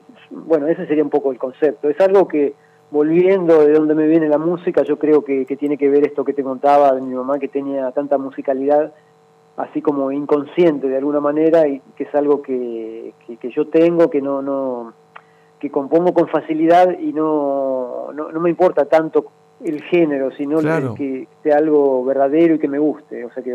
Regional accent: Buenos Aires, Argentina; A mí me gusta mucho Buenos Aires, yo soy muy porteño, siempre viví toda mi vida acá

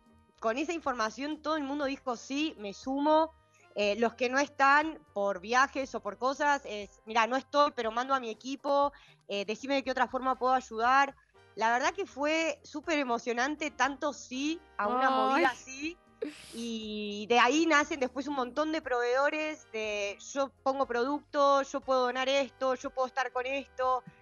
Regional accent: Bahía Blanca, Buenos Aires Province, Argentina; born there; also born or lived in Bariloche; yo nací en Bahía Blanca, viví toda mi vida en Bariloche y toda mi familia está en Bahía Blanca.

